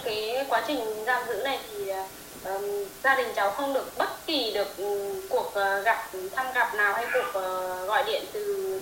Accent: Hòa Bình, Vietnam; Cháu lớn lên ở Hòa Bình bác ạ.

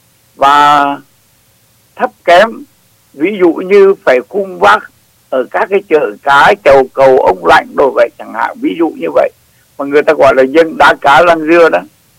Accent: Southern Vietnam, Vietnam; Tôi lớn lên ở miền Nam, bắt đầu có ý thức về người và việc của miền Nam

